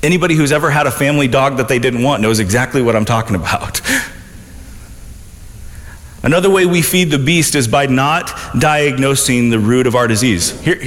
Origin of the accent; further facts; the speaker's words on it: Midwest, United States; I grew up in the Midwest